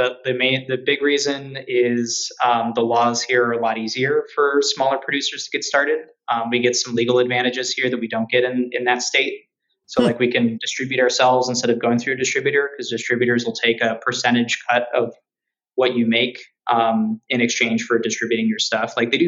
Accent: Chicago, Illinois, United States; We're both from Chicago. We're both Chicago born and raised natives, though I'm from mostly north side. His family's from the south side of Chicago.

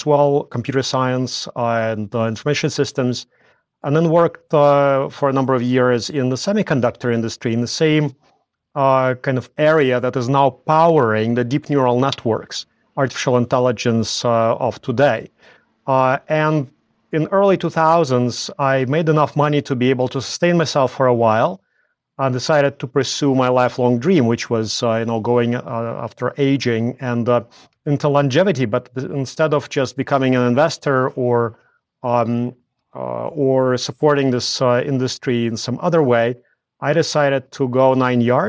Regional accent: Latvia; moved away as an adult; now in Canada; I was born in Latvia, but during the time of the USSR, when it just collapsed, and I grew up when it collapsed.

